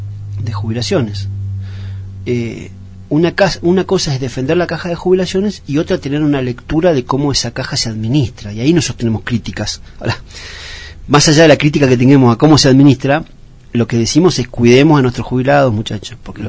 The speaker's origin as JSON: {"language": "Spanish", "country": "Argentina", "said": "nosotros sí, los argentinos sí, somos expertos"}